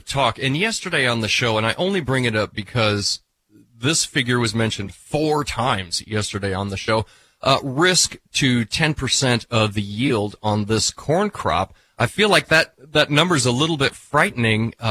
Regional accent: Iowa, United States; I'm from Iowa, from the center of Iowa, born and raised there.

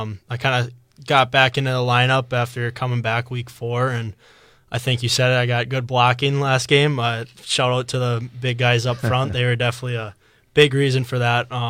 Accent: Eagle River, United States; just growing up in Eagle River, all of my friends played football.

